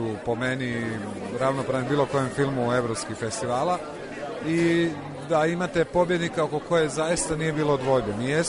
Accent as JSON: {"language": "Croatian", "town": "Pula", "region": "Istria County", "country": "Croatia", "said": "Isto, ja dolazim iz Pule."}